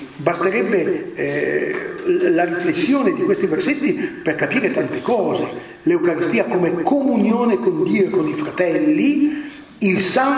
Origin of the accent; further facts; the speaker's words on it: Piedmont, Italy; come piemontese, scuta, che vuol dire non solo senti, ma vuol dire obbedisci.